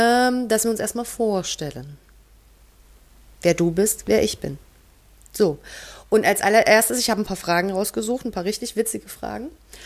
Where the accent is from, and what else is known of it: Saxony, Germany; moved away